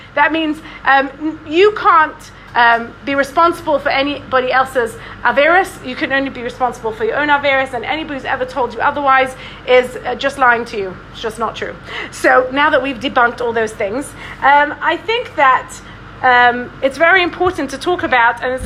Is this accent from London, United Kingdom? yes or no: yes; London, United Kingdom; also born or lived in Israel; I grew up in London. I went to the Beis Yaakov here. And after I got married, I lived in Eretz Yisrael with my husband for 10 years